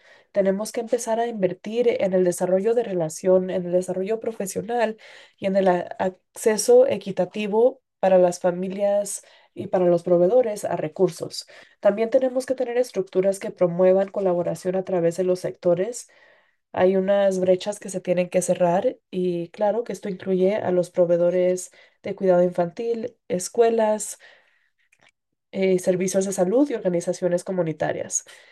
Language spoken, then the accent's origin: Spanish; New Mexico, United States; Yo vengo de una de las tribus en Nuevo México, soy del norte de Nuevo México